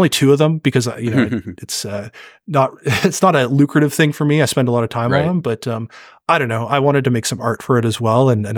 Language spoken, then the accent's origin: English; Canada; I'm Canadian, so I'm trying to think of these in Canadian versus US bucks